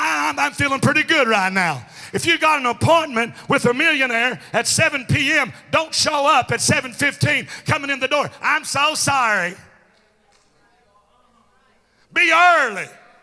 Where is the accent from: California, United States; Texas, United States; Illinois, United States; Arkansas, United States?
Arkansas, United States; I'm really glad I'm from Arkansas.